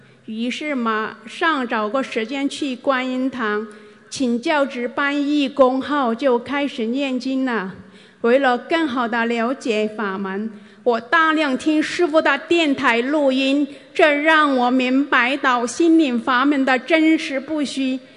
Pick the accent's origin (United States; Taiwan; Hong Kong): Hong Kong; 大家好，我来自香港。